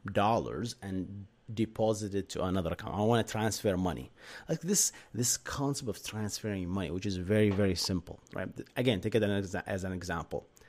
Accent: Bahrain; now in United States; And yes, I am from Bahrain. Yes, originally. I moved to the state 2015.

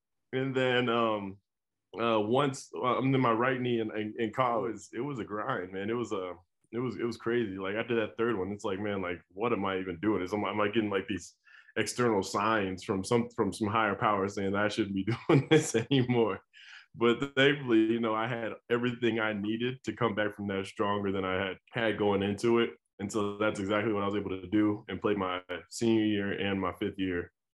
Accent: Colorado, United States; coming from a Colorado high school, growing up in Colorado and then going to the University of Colorado

